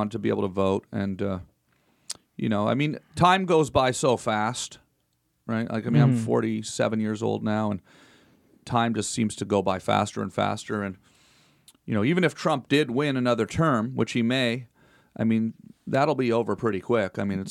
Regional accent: Canada; first of all, I'm still Canadian also.

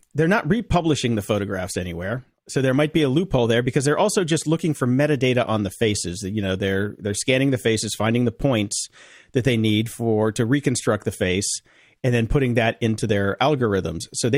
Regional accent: North Carolina, United States; I grew up in North Carolina, man. I went to, and this explains a lot. I went to school in North Carolina.

